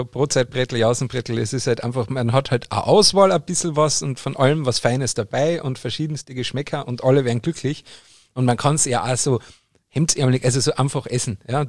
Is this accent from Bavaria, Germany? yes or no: yes; Bavaria, Germany; Als Bayer ist einem das ja nicht neu.